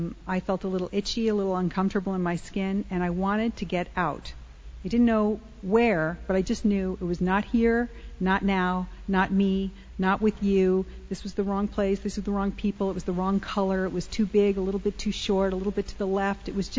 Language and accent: English; Connecticut, United States; I grew up in Connecticut